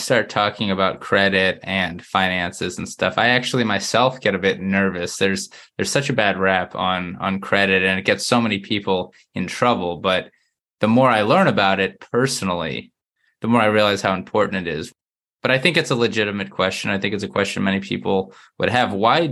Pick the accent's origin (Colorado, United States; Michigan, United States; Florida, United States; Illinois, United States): Florida, United States; also born or lived in New England; I'm actually from Florida, so when I did my time in the Northeast, that's what I call it.